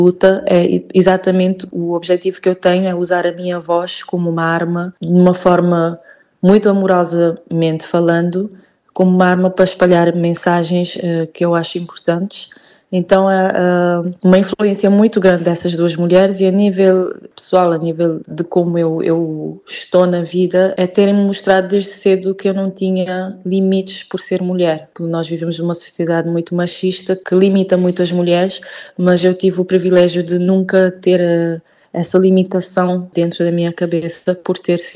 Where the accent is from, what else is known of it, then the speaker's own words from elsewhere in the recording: Cape Verde; now in Portugal; porque agora eu vivo em Portugal, não é? Eu nasci e cresci em Cabo Verde e lá não sentia tanto essa necessidade dessa representatividade, porque eu estava em África